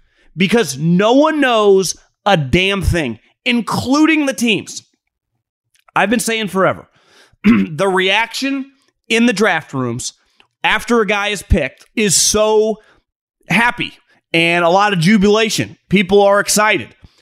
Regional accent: Davis, California, United States; I grew up in Davis, California, worked 5 minutes away from Sacramento.

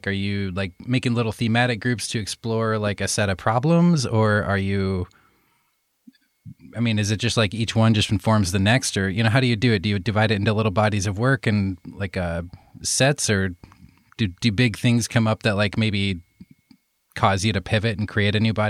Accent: Iowa, United States; I grew up in Iowa, so, like, kind of very central U.S., but, like, on the northern end of the central U.S., you know?

